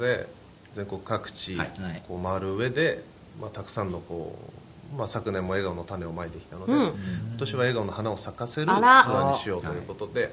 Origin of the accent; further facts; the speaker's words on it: Nagoya, Aichi, Japan; まあ、名古屋出身なんですけど